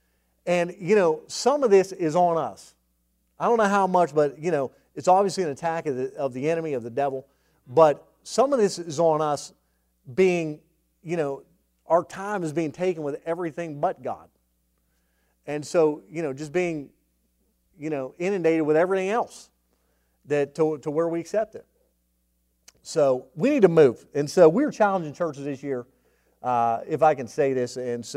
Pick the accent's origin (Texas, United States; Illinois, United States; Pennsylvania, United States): Pennsylvania, United States; Brayton Township; I'm from Brayton Township. I'm not from B. I'm from Brayton Township, but I went to Beaver.